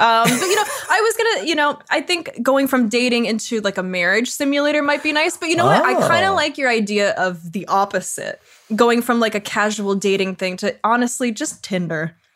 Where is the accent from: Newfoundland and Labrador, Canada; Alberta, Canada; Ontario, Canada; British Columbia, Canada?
Ontario, Canada; Sarnia; I'm from Sarnia, Ontario. It's a small Canadian city as well.